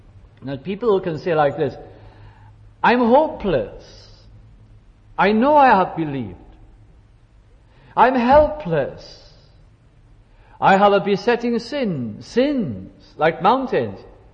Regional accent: Wales, United Kingdom; also born or lived in Lancashire; I'm going back now, the situation in England will be the same, but I'm Welsh, so I'm going back to my situation in Wales.

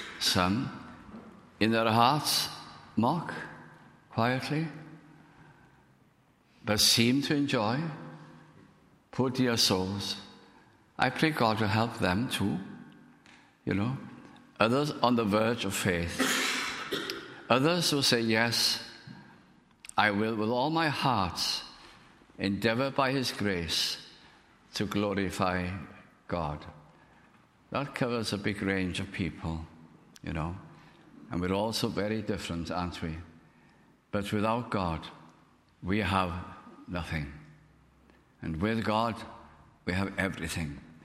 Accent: Wales, United Kingdom; first language Welsh; And it was natural to me, Welsh being my first language

